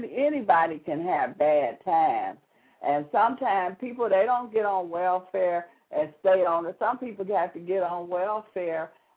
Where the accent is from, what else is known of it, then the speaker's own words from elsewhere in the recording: United States; We are American citizens, and that is our right to vote.